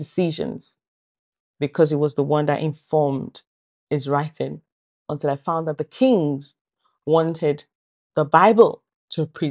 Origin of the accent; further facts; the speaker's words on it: Nigeria; I grew up in Nigeria. And I tell you, we're quite religious where I am from. I lived a life of church, home, church, home.